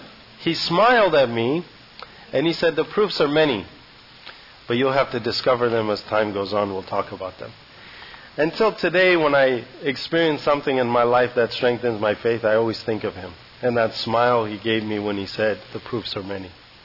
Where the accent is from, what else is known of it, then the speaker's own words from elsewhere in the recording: Santa Barbara, California, United States; I grew up in Santa Barbara actually most of my life, ever since I was about 7 years old.